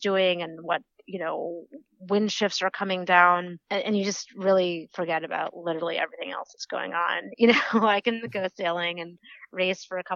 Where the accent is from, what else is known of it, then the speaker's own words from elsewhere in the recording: Connecticut, United States; now in Washington, United States; But yeah, I grew up in Connecticut on the water